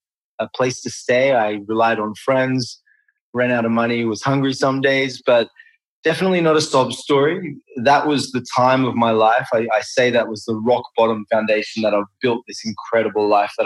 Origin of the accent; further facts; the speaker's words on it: Australia; I grew up in Australia, a decent enough upbringing.